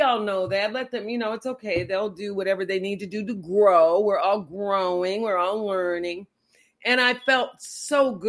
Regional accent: Waco, Texas, United States; also born or lived in Amarillo; I was born in Amarillo. And then I grew up in Waco. And then I got out of high school at 16 and went into the Navy and never went back.

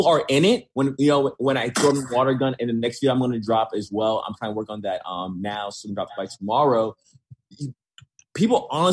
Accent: Haiti; I am 28 years old. I'm from Haiti.

